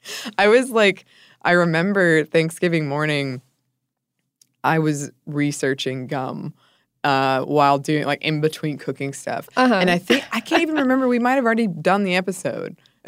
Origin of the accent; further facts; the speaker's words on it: Ireland; also born or lived in Belgium; While I've lived in Ireland since I was 4 years old, I'm not Irish, but Belgian.